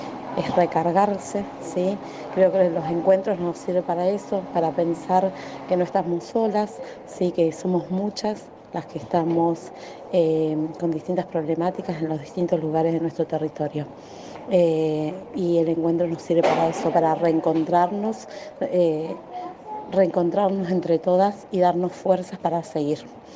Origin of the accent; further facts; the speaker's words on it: Viedma, Río Negro, Argentina; soy de Viedma.